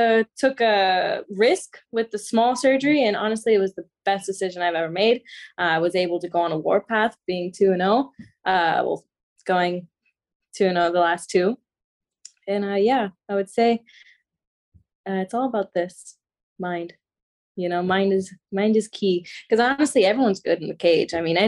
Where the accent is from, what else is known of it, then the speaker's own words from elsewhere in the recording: Florida, United States; I love the sea. I love the ocean. And I'm from Florida.